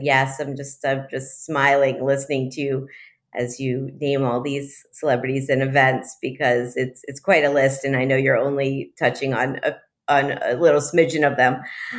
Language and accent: English; Miami, Florida, United States; Ah, Miami is my hometown.